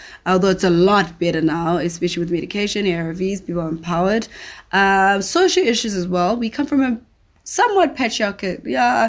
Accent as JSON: {"language": "English", "town": "Durban", "region": "KwaZulu-Natal", "country": "South Africa", "tie": "born or raised there", "said": "when I'm growing up in Durban North, I have a normal toilet."}